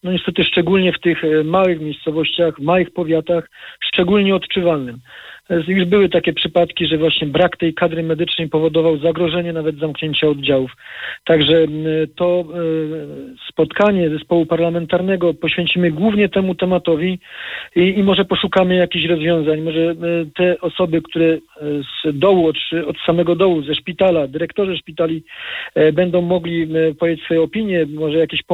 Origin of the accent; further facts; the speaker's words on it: Silesian Voivodeship, Poland; Ja akurat właśnie pochodzę z powiatu lublinieckiego